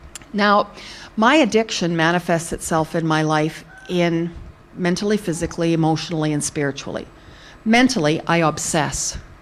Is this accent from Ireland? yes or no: no; Alberta, Canada; I went to a year at college in my hometown, and then went into the capital city in Edmonton.